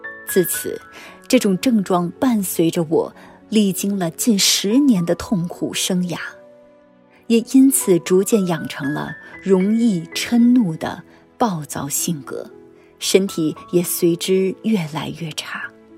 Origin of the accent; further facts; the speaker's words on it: Shanghai, China; 我是来自上海的